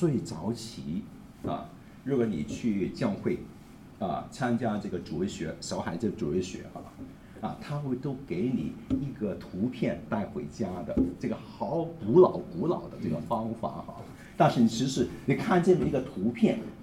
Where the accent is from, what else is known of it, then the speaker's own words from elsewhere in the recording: Hong Kong; 我们在香港出生，在香港长大